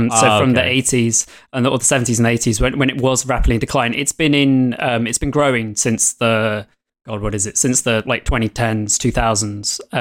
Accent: Wales, United Kingdom; Yeah, so I'm from Ynysmon, Anglesey in North Wales, and I did all of my schooling in Welsh and lived in a largely Welsh/bilingual community.

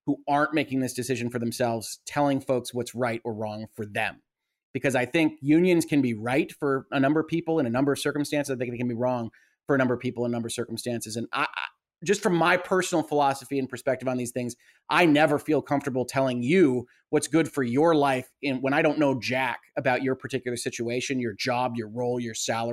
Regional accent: Detroit, Michigan, United States; I'm from the Detroit area. We are unionized here in Michigan

